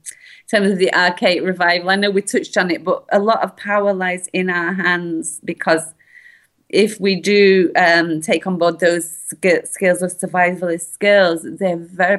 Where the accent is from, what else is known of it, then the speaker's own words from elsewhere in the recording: Rochdale, North West England, United Kingdom; I mean, I'm from Rochdale, and there's another MP, a mate of Jimmy Savile's, who's been found to have been a paedophile now, Cyril Smith, who was called Rochdale. So there's a kind of connection with my hometown and Jimmy Savile